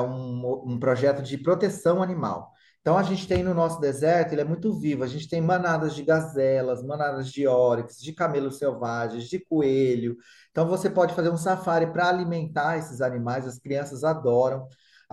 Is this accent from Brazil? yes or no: yes; Mato Grosso do Sul, Brazil; Eu sou sul-mato-grossense, então na minha terra é quente pra caramba também, sabe?